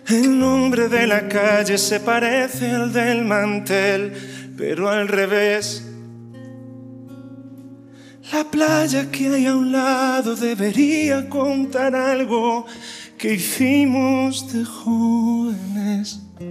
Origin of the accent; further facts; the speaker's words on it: Galicia, Spain; Y venir a mi tierra, la que tanto echo de menos, a Galicia